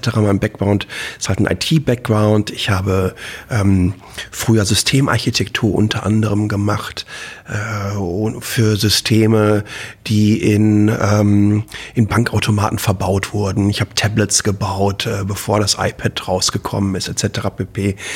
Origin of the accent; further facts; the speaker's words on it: Dortmund, North Rhine-Westphalia, Germany; born there; ich bin 1971 in Dortmund geboren